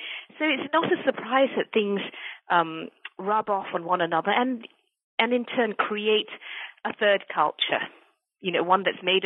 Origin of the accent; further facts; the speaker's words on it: Malaysia; I'm originally from Malaysia, and one of the great things, I think, is that Malaysia's historically been a very multi-ethnic society.